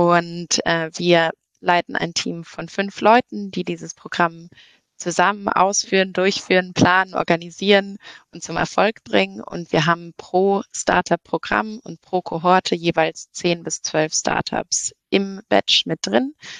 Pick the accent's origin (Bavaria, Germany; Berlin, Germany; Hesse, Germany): Berlin, Germany; Ich komme aus Berlin und sitze tatsächlich gerade auch in Berlin.